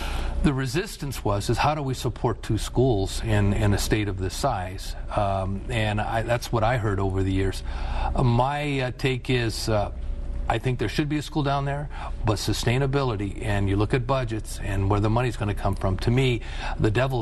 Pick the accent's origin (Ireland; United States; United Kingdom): United States; Las Vegas, Nevada; I grew up in Southern Nevada and grew up in Las Vegas